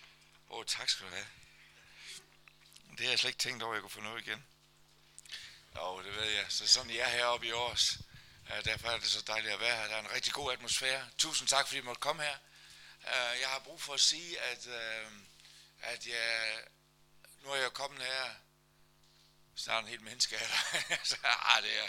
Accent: Jutland, Denmark; Vi er jo jyder.

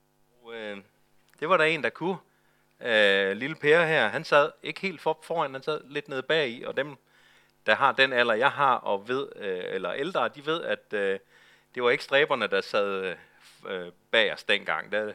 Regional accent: Zealand, Denmark; Altså, vi kommer fra Sjælland

